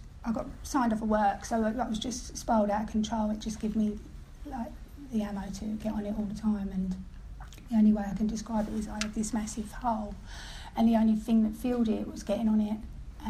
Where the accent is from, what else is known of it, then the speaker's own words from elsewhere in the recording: Bow, London, United Kingdom; I'm from Bow, East London, and I had a good upbringing, structured, strict.